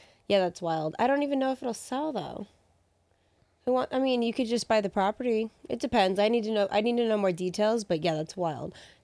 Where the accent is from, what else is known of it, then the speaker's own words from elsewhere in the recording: Pinole, California, United States; I'm from the Bay... specifically Pinole born and raised, and I really love it here.